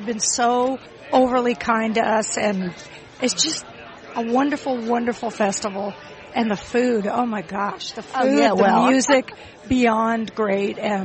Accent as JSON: {"language": "English", "town": "Santa Monica", "region": "California", "country": "United States", "tie": "born or raised there", "lives_now": "Nashville, United States", "said": "I live in Nashville. Born and raised in Santa Monica, in Los Angeles. But we're in Nashville now."}